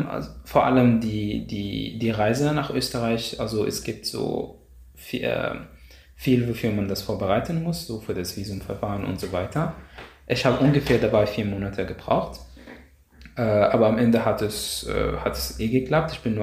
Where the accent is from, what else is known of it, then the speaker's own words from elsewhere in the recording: Egypt; now in Austria; ich komme aus Ägypten.